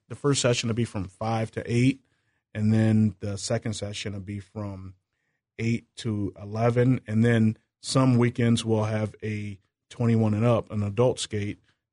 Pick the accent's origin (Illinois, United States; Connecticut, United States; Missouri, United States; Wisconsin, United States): Illinois, United States; Galesburg; That's what I grew up on here in Galesburg, and that's what my brother did, Victor, and we're just trying to bring that back here to Galesburg again.